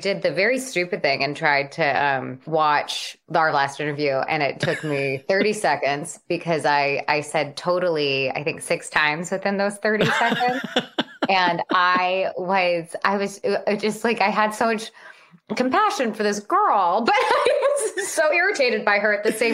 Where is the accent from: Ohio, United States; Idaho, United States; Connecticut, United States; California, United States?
California, United States; Los Angeles; I was born and raised in the Valley. I was raised everywhere in the Valley. We covered quite a span of the San Fernando Valley in Los Angeles.